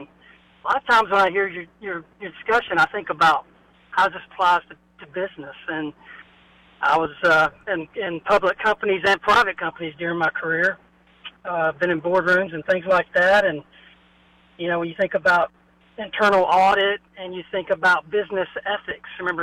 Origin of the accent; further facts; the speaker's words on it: Greenville, South Carolina, United States; especially me growing up around Greenville, South Carolina